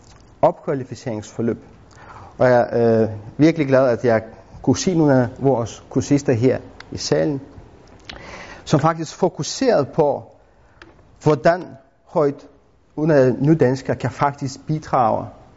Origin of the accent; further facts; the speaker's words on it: Lithuania; accent: Lithuanian; Danish is a second language; now in Denmark; meget nemt. Jeg kommer selv fra Litauen og snakker perfekt dansk med litauisk accent